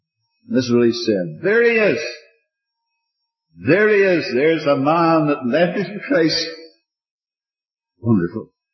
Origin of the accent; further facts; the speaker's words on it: Northern Ireland, United Kingdom; now in United States; I suppose most of you know I come from Ulster.